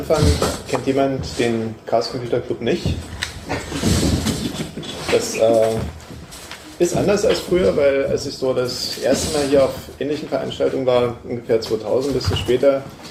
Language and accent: German; Dresden, Saxony, Germany; Also ich bin hier in Dresden aufgewachsen